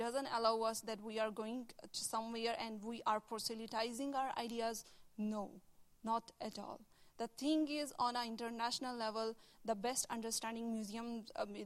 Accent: Pakistan; as we Pakistani Muslim people say that we are extremist.

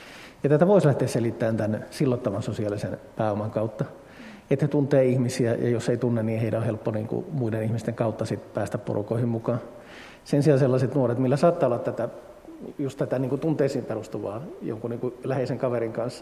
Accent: Oulu, North Ostrobothnia, Finland; miten kotikaupungissani Oulussa pystyy harrastamaan lentopalloa

